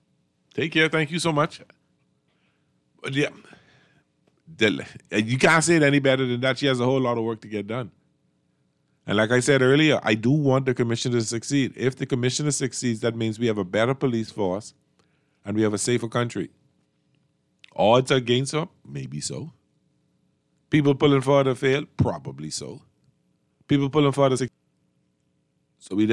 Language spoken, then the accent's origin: English; Canada; I'm Canadian.